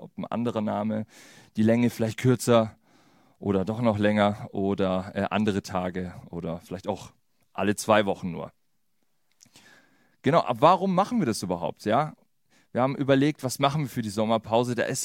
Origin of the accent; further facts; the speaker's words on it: Bad Tölz, Bavaria, Germany; born there; now in Fürstenfeldbruck, Germany; ich bin 29 Jahre jung, gebürtig in Tölz. Aktuell wohne ich in Fürstenfeldbruck